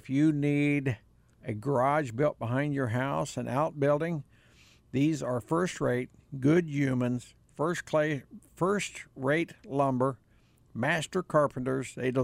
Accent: Missouri, United States; But I'm from Missouri, and you got to show me.

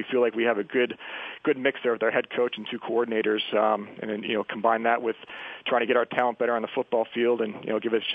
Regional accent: Buffalo, New York, United States; that's the way I am with my hometown. I love it there. I'm still a Bills fan as long as it doesn't affect us.

